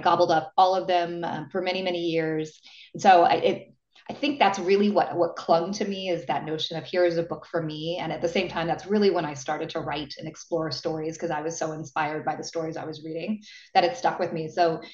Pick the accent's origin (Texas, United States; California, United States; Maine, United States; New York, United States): Texas, United States; a border town in Texas, very similar to where I grew up in Texas.